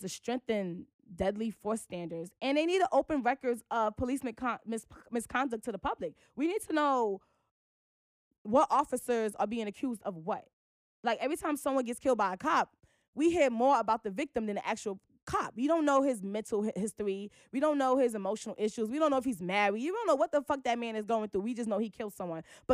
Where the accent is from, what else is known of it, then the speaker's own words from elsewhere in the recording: Brooklyn, New York, United States; when I say we, I'm speaking specifically for people who are born and raised in Brooklyn, because we see the effects of gentrification.